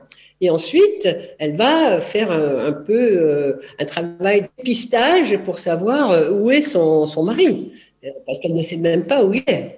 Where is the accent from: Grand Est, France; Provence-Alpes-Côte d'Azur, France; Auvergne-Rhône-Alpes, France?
Grand Est, France; born there; moi quand je suis née donc dans le Nord-Est, nationalité italienne, puisqu'on n'était toujours pas naturalisé, et je suis née là, dans ce que je vous ai dit, une rue où il n'y avait pratiquement que des Italiens.